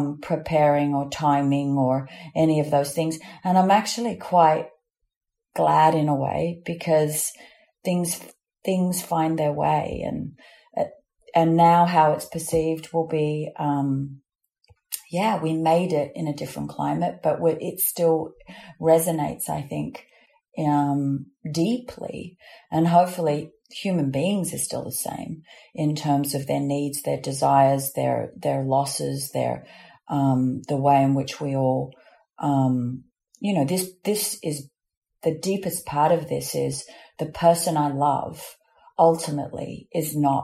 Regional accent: Australia; accent: Australian; I don't use my Australian accent at all.

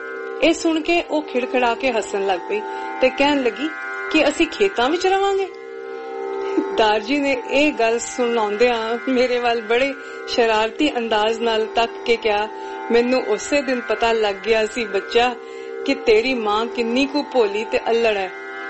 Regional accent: Mumbai, Maharashtra, India; ਮੇਰਾ ਜਨਮ 13 April 1949 ਨੂੰ ਬੰਬਈ ਵਿਚ ਹੋਇਆ। ਅਸੀਂ ਸਾਰੇ ਵੱਡੀ ਮਾਸੀ ਮਹਿੰਦਰ ਦੇ ਨਾਲ ਅੰਧੇਰੀ ਬੰਬਈ ਹੀ ਰਹਿੰਦੇ ਸਾਂ, ਜਿੱਥੇ ਬਹੁਤ ਵੱਡੀ ਕੋਠੀ ਸੀ, ਵਿਚਕਾਰ ਖੂਹ ਸੀ ਅਤੇ ਪਿੱਛੇ ਸਮੁੰਦਰ।

